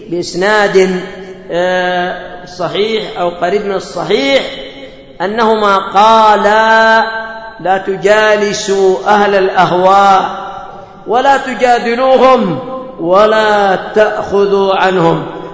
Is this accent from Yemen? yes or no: yes; Yemen; هذا عندنا في اليمن، أسست الحزبية في اليمن عندما أقيمت الوحدة